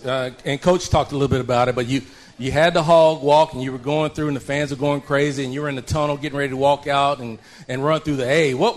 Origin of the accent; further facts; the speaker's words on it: Duncan, Oklahoma, United States; Now, very much like me, I'm from Oklahoma. I'm from Duncan, Oklahoma